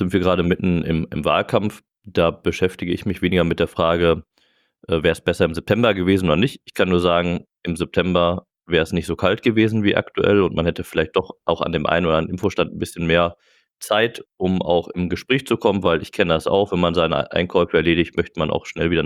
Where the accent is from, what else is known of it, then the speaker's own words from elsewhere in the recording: Marl, North Rhine-Westphalia, Germany; Aber Marl ist meine Heimatstadt.